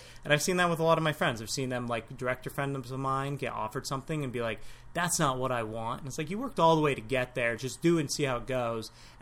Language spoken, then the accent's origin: English; United States; born there; So my family's Iranian, I'm Persian, Iranian, whatever, but I was born in America, so I'm also American.